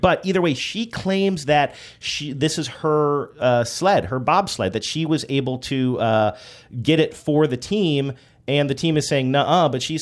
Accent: Midwest, United States; Boy, what a rude thing to say about the Midwest. I'm from the Midwest.

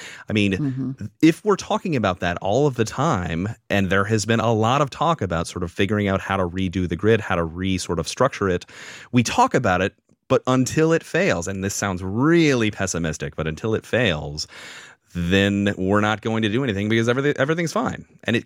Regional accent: Fort Worth, Texas, United States; Beautiful Dallas, Texas. I grew up in Fort Worth.

